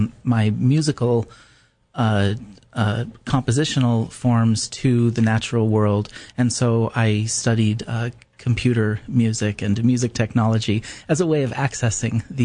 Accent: Alaska, United States; Well, I was really fortunate to grow up in a unmediated way, that is, without television or the internet or really even electricity and water at times.

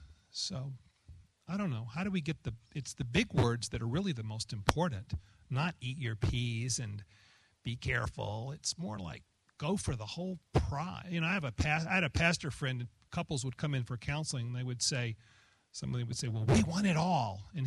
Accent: the South, United States; And I grew up in the South in the evangelical world, and I love these people and admire them in so many ways

